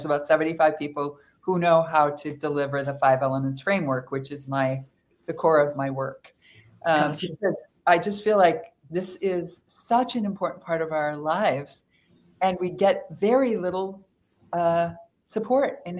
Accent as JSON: {"language": "English", "region": "Minnesota", "country": "United States", "said": "I'm 6'2\". I'm from Minnesota. I'm smart and serious"}